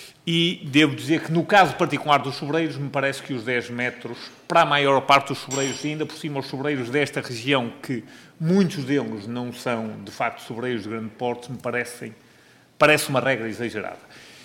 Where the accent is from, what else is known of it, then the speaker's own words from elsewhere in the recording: Santa Maria da Feira, Aveiro, Portugal; eu sou da zona, sou de Santa Maria da Feira